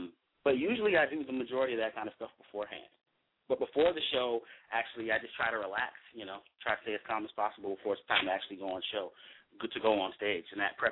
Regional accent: Texas, United States; now in Sacramento, United States; A lot of my family, I'm from the South of Texas, but I was a military baby growing up, so I ended up here in Sacramento.

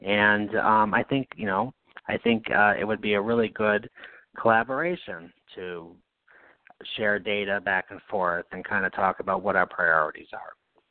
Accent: Knox, New York, United States; moved away as an adult; now in Albany, United States; You said I grew up in Bourne. Actually, I grew up in Knox, which is the next town over. When I went to college, I left the hill to the big world, and I'm glad I did.

